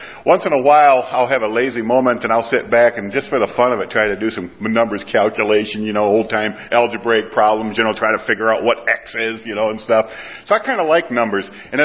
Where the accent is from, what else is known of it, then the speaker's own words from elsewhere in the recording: Michigan, United States; I'm originally from Michigan, so I probably don't.